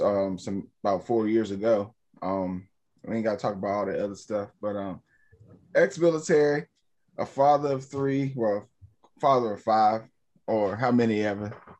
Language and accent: English; Freeman, Virginia, United States; also born or lived in Anchorage, Alaska; Yeah, born in Anchorage, Alaska, raised. For majority of my life in Freeman, Virginia, until we moved to Emporia, where, you know, I finished and I resided in Emporia.